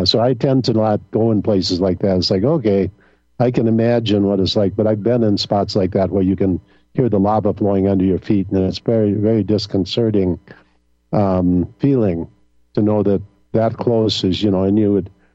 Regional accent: Midwest, United States; they teach us this when we were kids, growing up in the Midwest

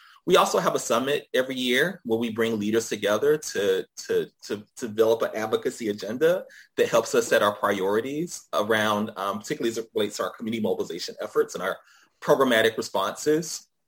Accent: Atlanta, Georgia, United States; I think when you're from Atlanta and you grow up in the city, there's just a particular orientation you have around race

